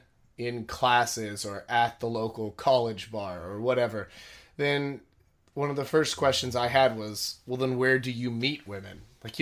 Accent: Texas, United States; now in Korea; Well, originally I'm from Texas, and I came to Korea back in 2009, and I've been here since then with just like a break here or there to go home, visit family

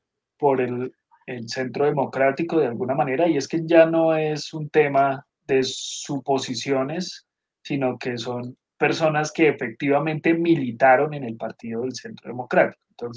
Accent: Colombia; hacen parte al menos de nuestra idiosincrasia y de nuestra historia como colombianos

